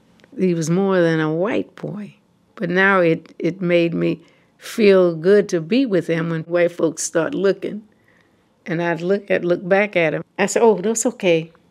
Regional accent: the South, United States; You know, growing up in the South

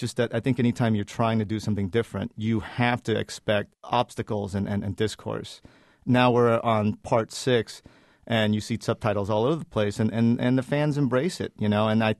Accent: United States; my family and I, we immigrated to the U.S. when I was 8 years old. I grew up in America.

